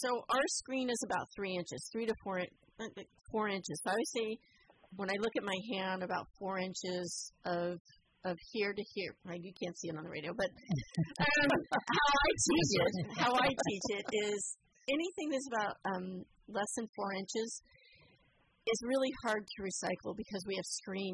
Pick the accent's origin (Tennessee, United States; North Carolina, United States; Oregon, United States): Oregon, United States; Pendleton; like you said, I grew up in Pendleton.